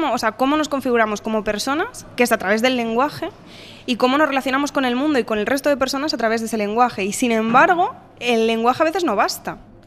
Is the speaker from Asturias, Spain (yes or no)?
yes; Avilés, Asturias, Spain; Yo que me crié en Avilés, que es un lugar en el que la presencia del asturiano es algo menor que en otros lugares como pueden ser las cuencas o otras zonas de Asturias